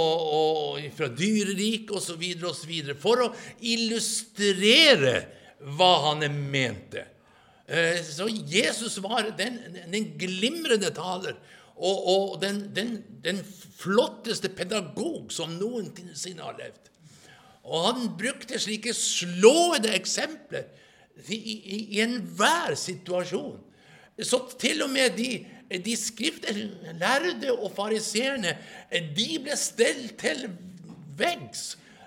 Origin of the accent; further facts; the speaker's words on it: Norrland, Sweden; Du vet, de har sin måte att prata på, akkurat som vi norrlänningar.